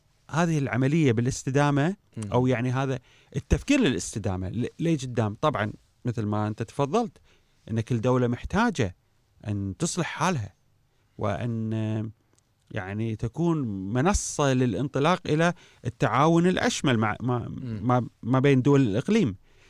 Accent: Kuwait

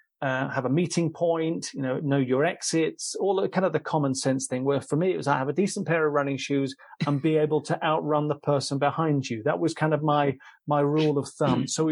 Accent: England, United Kingdom; accent: English; I'm this English dialect in a Slovak stadium.

